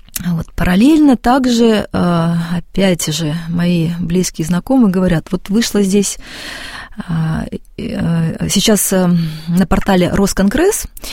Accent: Kaliningrad, Kaliningrad Oblast, Russia; это мой родной город Калининград

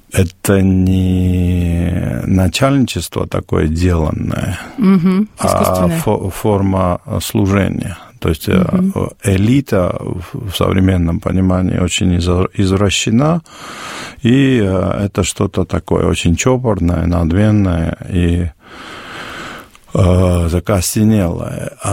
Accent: Georgia; Я родился в 70-м году. Вырос в Советской Грузии

